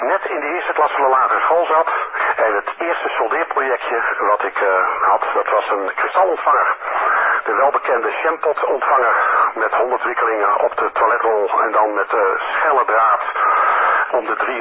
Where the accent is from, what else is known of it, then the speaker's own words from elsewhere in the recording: Kortenhoef, North Holland, Netherlands; Ja, ik ben opgegroeid in Kortehoef.